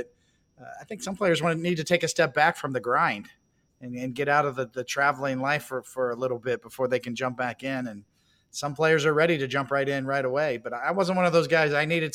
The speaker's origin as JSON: {"language": "English", "town": "Kansas City", "region": "Missouri", "country": "United States", "lives_now": "New York, United States", "said": "I'm from Kansas City. I'd never been to New York when I was traded to the Mets, and they taught me how to love New York"}